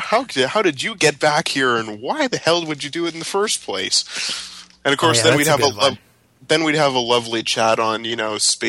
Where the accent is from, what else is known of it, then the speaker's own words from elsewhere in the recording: Western Canada, Canada; We're both from Western Canada. We can't be held accountable to our viewpoints.